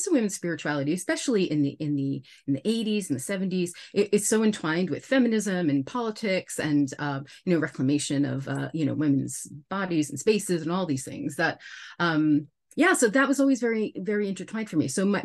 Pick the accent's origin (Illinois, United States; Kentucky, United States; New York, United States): New York, United States; Brooklyn; accent: American; And I often surprise people with my clearly American accent, but that is where I arise.